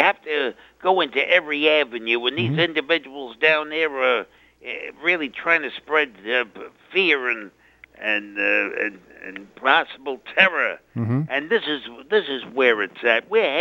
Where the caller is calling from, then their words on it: New York City, New York, United States; from the Bronx.